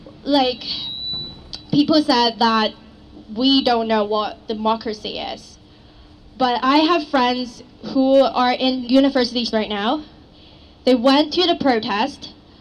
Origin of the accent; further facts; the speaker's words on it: Hong Kong; moved away as an adult; now in Canada; Hi everyone … I'm a citizen of Hong Kong. I was born and raised in Hong Kong in 1992, and I only came to Canada 4 years ago